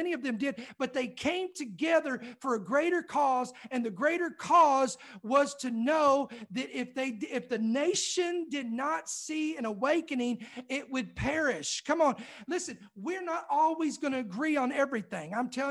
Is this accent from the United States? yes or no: yes; United States; I'm going to be harder on America because I'm an American. I live here.